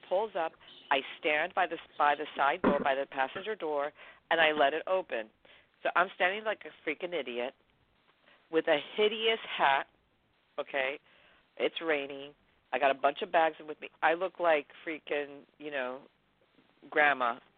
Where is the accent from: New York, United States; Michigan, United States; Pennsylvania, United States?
New York, United States; I'm a New Yorker, so excuse me for not knowing from a car.